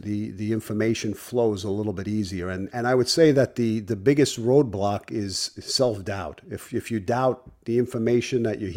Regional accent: Brooklyn, New York, United States; So growing up in Brooklyn as a child, it was about being athletic. It was about being tough in the neighborhood.

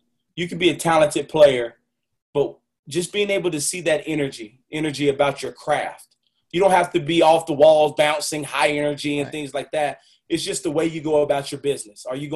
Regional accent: Winston-Salem, North Carolina, United States; White Sox, with me being in Winston-Salem, their high A team is here. Their high A team is here in my hometown. Had the pleasure of playing in front of my hometown.

